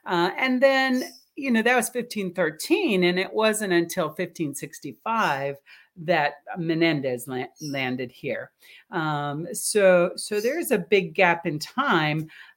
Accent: Jacksonville, Florida, United States; Now, I grew up in Jacksonville, and I would ride my bike from Jacksonville to St. Augustine on the weekends

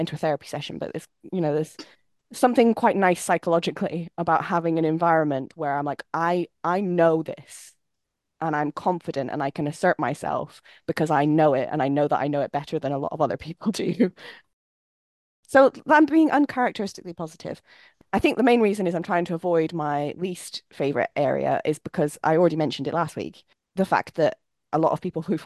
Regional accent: United Kingdom; I am a British person whose primary interest is the Swedish royal family.

